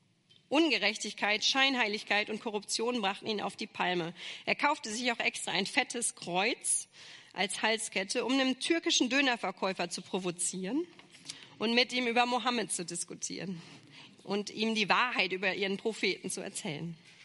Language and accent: German; Hille, North Rhine-Westphalia, Germany; Ich war letzte Woche auf der Beerdigung meines Nachbarn in meinem Heimatort in Hille.